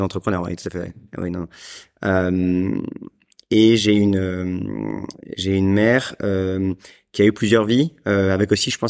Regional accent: Paris, Île-de-France, France; À Paris. J'ai grandi à Paris jusqu'à 19 ans où je pars à Lille faire mes études.

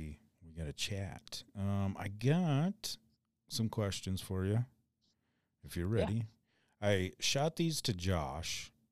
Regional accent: Mitchell, South Dakota, United States; now in Casper, United States; Yeah, that's where I originated from and migrated to Casper, Wyoming, I guess.

